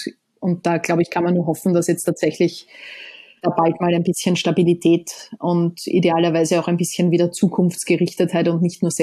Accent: Austria; now in New York, United States; ich bin jetzt tatsächlich 12 Jahre habe ich nicht mehr in Österreich gelebt, also permanent gelebt.

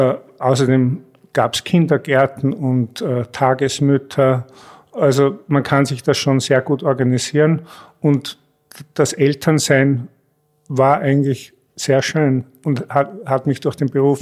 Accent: Kaprun, Salzburg, Austria; Ich bin aus Kaprun, ein Salzburger Pinzgauer.

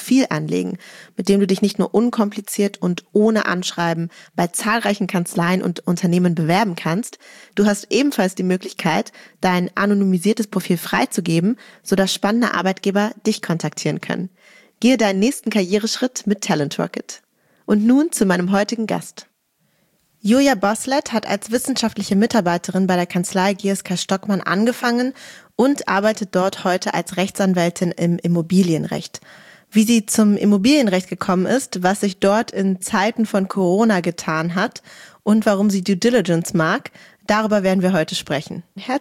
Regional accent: Berlin, Germany; also ich bin ja auch Berlinerin

